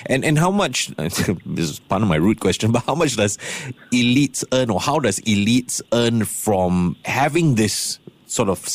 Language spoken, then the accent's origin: English; Singapore; I'm Singaporean.